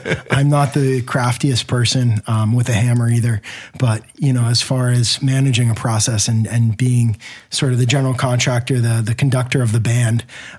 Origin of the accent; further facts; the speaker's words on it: Saddle River, New Jersey, United States; No, I grew up in North Jersey.